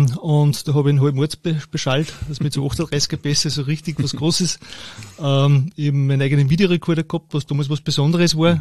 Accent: Steyr, Upper Austria, Austria; Ich bin in Steyr geboren. Und in der Nähe aufgewachsen und ich habe Tischlermeister gelernt und bin Innenarchitekt, ja, schon langjährig tätig, bin 51

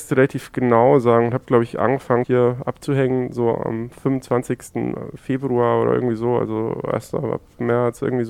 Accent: Southern Germany, Germany; Ich weiß es nicht, ich bin aus Süddeutschland.

